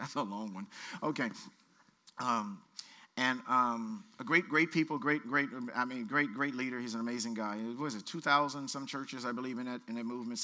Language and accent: English; Louisiana, United States; I'm from Louisiana. I dealt with racism before.